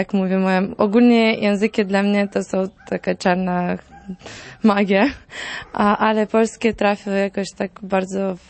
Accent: Moldova; więc ja byłam urodzona w Mołdawii i pochodzę z Mołdawii.

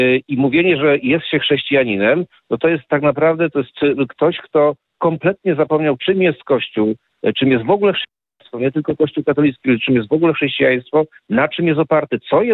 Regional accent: Lower Silesian Voivodeship, Poland; born there; bo urodziłem się w diecezji wrocławskiej

